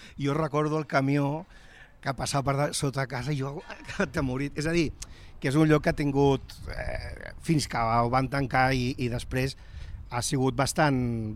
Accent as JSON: {"language": "Catalan", "town": "Barcelona", "region": "Catalonia", "country": "Spain", "tie": "born or raised there", "said": "jo m'he criat aquí al costat, al carrer Escòcia"}